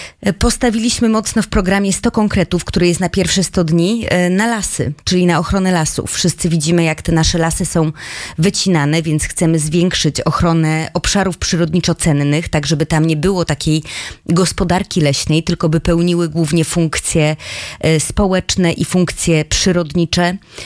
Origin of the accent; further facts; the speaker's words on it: Bolesławiec, Lower Silesian Voivodeship, Poland; now in Wrocław, Poland; Ja sama jestem przykładem tego, że pochodzę z mniejszej miejscowości, z Bolesławca. Przyjechałam tutaj do Wrocławia.